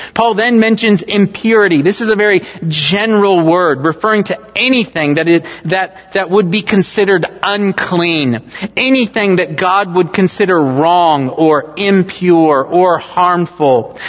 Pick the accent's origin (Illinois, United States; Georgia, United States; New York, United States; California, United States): California, United States; Growing up in California, I always wondered how I could get a license to kill.